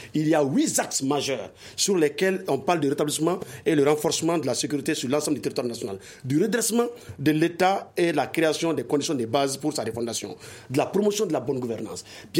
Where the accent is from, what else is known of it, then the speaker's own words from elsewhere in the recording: Mali; moi, en tant que Malien lambda